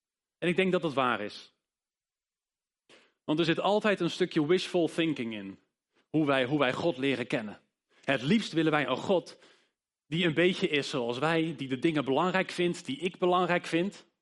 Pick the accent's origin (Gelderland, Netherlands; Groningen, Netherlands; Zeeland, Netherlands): Gelderland, Netherlands; Ede; ik kom uit Ede.